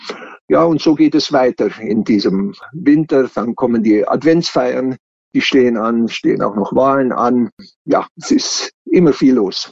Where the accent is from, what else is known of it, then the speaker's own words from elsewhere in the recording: Timiș County, Romania; accent: Banat Swabian; now in Munich, Germany; wo wir nun die Möglichkeit haben, nochmal auf unsere Mundart, die ja doch immer weniger und seltener gesprochen wird, hinzuweisen